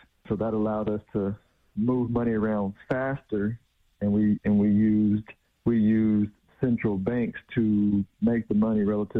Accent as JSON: {"language": "English", "town": "Houston", "region": "Texas", "country": "United States", "tie": "born or raised there", "lives_now": "Dallas, United States", "said": "Born and raised in Houston, Texas, went to school at UT San Antonio, lived there and worked there for a bit, and we made our way to Dallas, almost 15 years ago, and this is home now."}